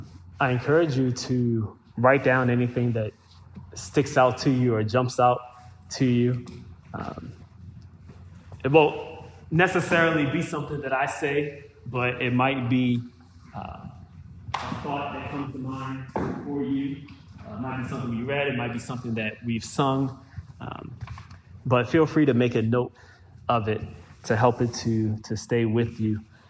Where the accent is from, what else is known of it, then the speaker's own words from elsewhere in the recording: Baltimore, Maryland, United States; I'm from Baltimore. I came to Yale, got a PhD in genetics.